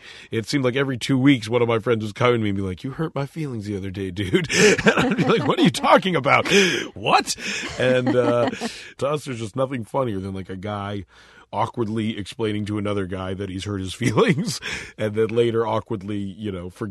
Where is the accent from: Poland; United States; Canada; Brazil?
Canada; Vancouver, British Columbia; born or raised there